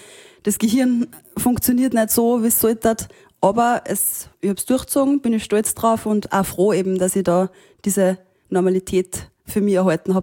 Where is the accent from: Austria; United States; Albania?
Austria; born there; Gott sei Dank bin ich in Österreich geboren.